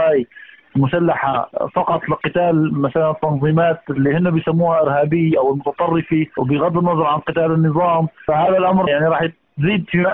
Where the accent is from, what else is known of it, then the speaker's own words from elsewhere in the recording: Syria; يعني نحن مشكلتنا كسوريين معاناتنا هي في هالنظام